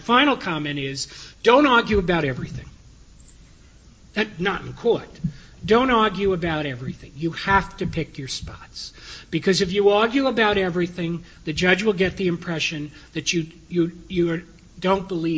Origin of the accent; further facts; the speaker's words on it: New York, United States; but in all the votes, my home state of New York abstains